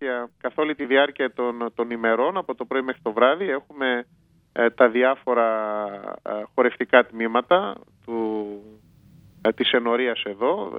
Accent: Greece; την ταυτότητά μας ως Έλληνες, την πατρίδα μας, τον πολιτισμό μας και τις παραδόσεις, αλλά και την ορθόδοξο πίστη.

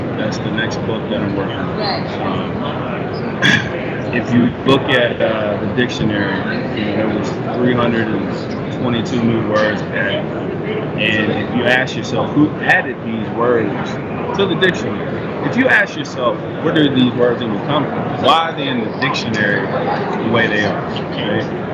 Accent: Virginia, United States; I got a studio down in Virginia, back in my hometown.

